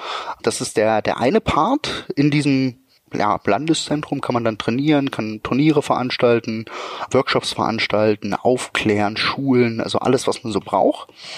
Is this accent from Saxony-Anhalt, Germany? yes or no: yes; Magdeburg, Saxony-Anhalt, Germany; Ich bin ja eigentlich Magdeburger